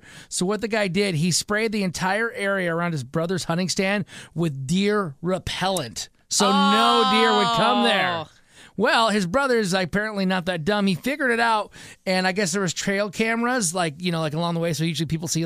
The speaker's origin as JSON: {"language": "English", "region": "Michigan", "country": "United States", "tie": "born or raised there", "said": "nothing like a dumb story out of my home state of Michigan. This happened in the west side at a place called Newaygo County, but this is the western part of Michigan."}